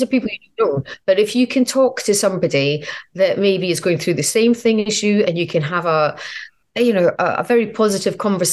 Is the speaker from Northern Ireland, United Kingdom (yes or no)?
no; Scotland, United Kingdom; now in London, United Kingdom; So because I live in London, I'm from Scotland.